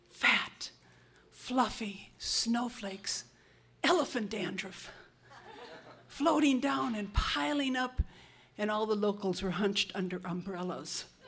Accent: Port Washington, Wisconsin, United States; I remember the winters that we had when I grew up in Port Washington.

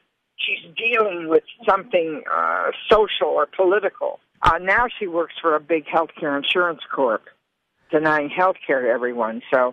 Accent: Detroit, Michigan, United States; because of growing up in Detroit, inner city, in a neighborhood with a predominantly black, heavy Jewish population

